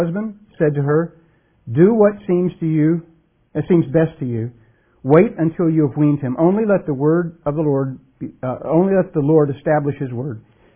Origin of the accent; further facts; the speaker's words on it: United States; Now, I'm an American just like you are, and Americans really don't like to wait.